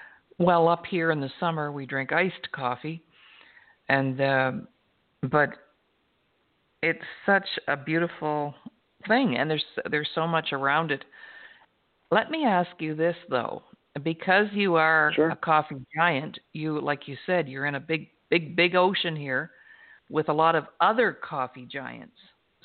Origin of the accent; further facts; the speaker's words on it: Canada; Tyler picked up on the fact that I'm a Canadian, because I made the grave mistake of putting A at the end of my sentence.